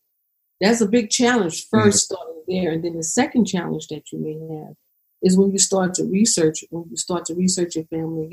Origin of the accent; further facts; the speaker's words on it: Louisiana, United States; Okay, I'm from Louisiana. I've been in Louisiana all my life. My root is deeply connected to Louisiana and Mississippi, South Carolina, Virginia.